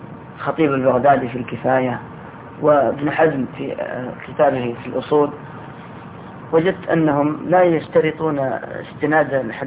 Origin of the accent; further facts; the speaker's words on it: Sudan; يعني سمعنا عنه كثير يعني عندنا في السودان هناك